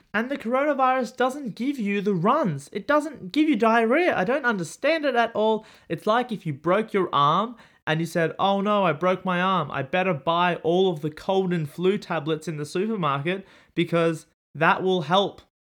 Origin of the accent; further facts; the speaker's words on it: Australia; I'll never be like this because I'm Australian and Americans are crazy. And then I'm watching these videos coming from my own country and I'm going, wow, we are just as bad as America.